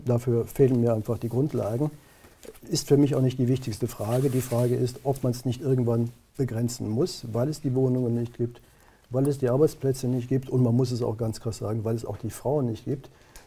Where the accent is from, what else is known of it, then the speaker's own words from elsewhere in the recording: Brühl, North Rhine-Westphalia, Germany; Ich war kürzlich in Brühl bei Köln, meiner Heimatstadt.